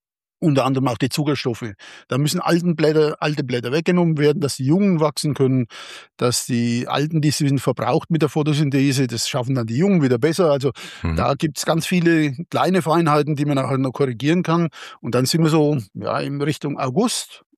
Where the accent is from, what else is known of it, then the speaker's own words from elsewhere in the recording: Eusenheim, Bavaria, Germany; wir haben bei uns in Eusenheim auch noch eine klassische fränkische Dorfgastwirtschaft betrieben, also sprich meine Eltern. Ich bin dort aufgewachsen mit ganz vielen Senioren